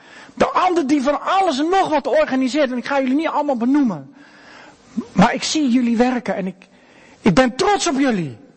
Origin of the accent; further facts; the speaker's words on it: Rotterdam, South Holland, Netherlands; Als Rotterdammers zeggen we dan geen woorden, maar daden.